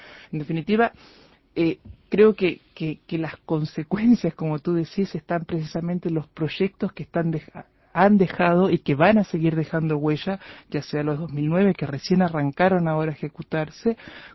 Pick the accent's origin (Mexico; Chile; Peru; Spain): Chile; now in Uruguay; Soy chilena.